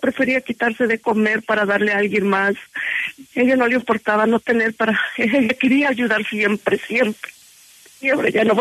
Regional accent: Cuernavaca, Morelos, Mexico; also born or lived in Houston; now in United States; Yo soy de Cuernavaca, Morelos, y yo llegué en el 89, 88. Viví 18 años en Houston

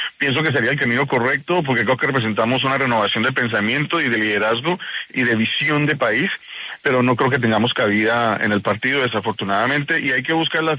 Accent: Colombia; yo como colombiano en el exterior

